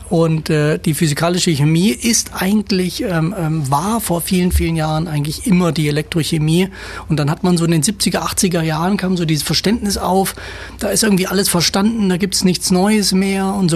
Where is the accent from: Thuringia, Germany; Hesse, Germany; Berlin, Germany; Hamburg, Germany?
Hesse, Germany; Kassel; born there; geboren bin ich eigentlich in Kassel, also in Nordhesse. Und habe auch in Kassel dann studiert, Physik, und nach dem Studium dann promoviert.